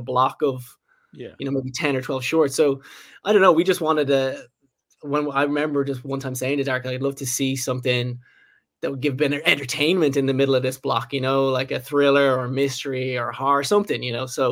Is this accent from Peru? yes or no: no; Ireland; So myself and Derek, we actually went to film school together so we're both from Ireland, and there's a film school in Dublin